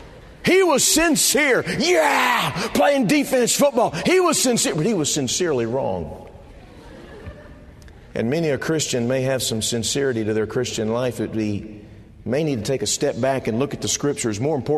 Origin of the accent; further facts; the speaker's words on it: Texas, United States; I grew up in Texas, and I live there in Texas now, and I always have a check in my spirit wherever I say I live.